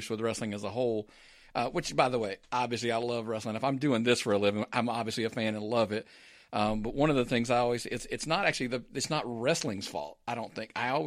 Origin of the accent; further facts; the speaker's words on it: Florida, United States; I grew up in Florida for part of my, you know, the early part of my life.